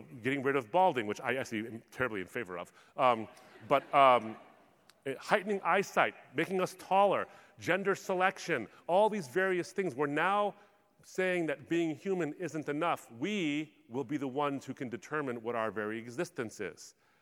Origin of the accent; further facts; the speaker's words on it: Michigan, United States; Now, I'm from the Great Lakes State. The largest freshwater lakes in the world surround my state.